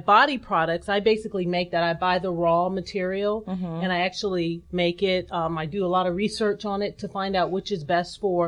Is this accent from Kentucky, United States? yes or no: no; California, United States; My dad retired from the Navy, so I was a Navy brat. So mm-hmm. we traveled around the country, California mostly, and then